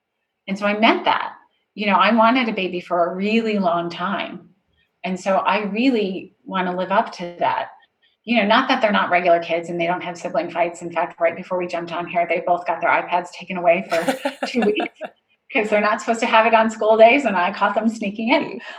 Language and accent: English; Northeast, United States; I grew up in the Northeast in Italian.